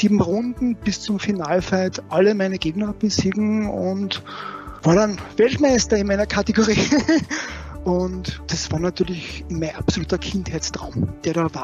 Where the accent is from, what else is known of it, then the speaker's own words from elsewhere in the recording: Carinthia, Austria; moved away as an adult; ich komme ja eigentlich aus Kärnten. Irgendwann mal ging es dann nach der Matura nach Wien zum Studium